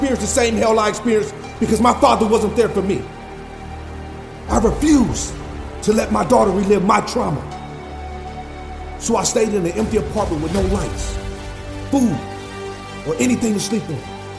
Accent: Pontiac, Michigan, United States; I grew up in Pontiac, Michigan, where most young men don't live to see their 18th birthday.

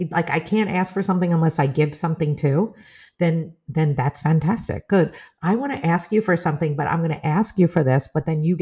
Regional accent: United States; as an American, you can 90-day hop from country to, like, you can 90-day hop.

